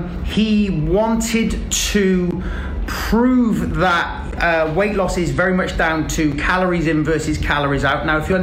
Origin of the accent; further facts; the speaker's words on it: South West England, United Kingdom; accent: West Country; whenever I speak to somebody with a West Country accent, my West Country accent comes out.